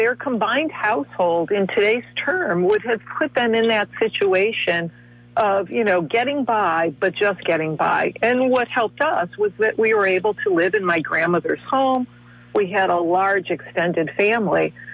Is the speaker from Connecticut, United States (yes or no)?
yes; New Britain, Connecticut, United States; So as an example, I grew up in New Britain.